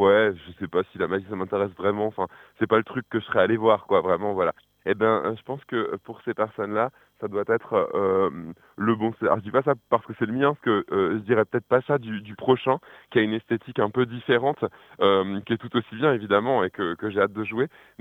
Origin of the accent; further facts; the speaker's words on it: Grand Est, France; en Alsace, dans ma région natale